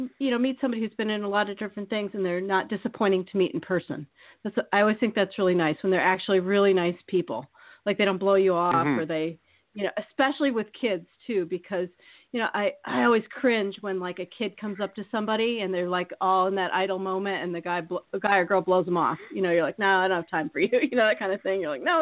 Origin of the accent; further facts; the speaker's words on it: Iowa, United States; because I grew up in Iowa, and he was speaking